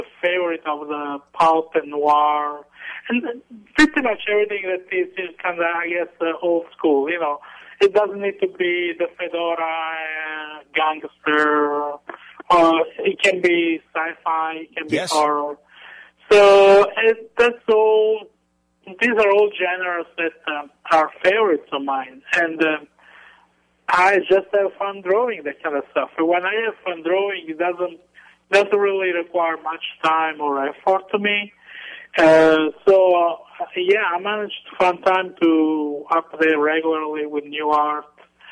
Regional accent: Italy; accent: Italian; Due to my Italian accent and, you know, cold and no stuff.

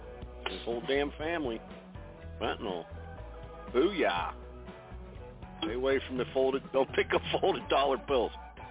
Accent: Scotland, United Kingdom; As Scottish as I am not going for that.

